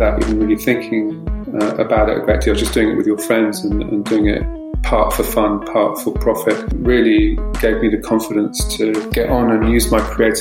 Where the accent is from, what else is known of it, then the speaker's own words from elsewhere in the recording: London, United Kingdom; I'm from London, England, and I'm a designer and an entrepreneur.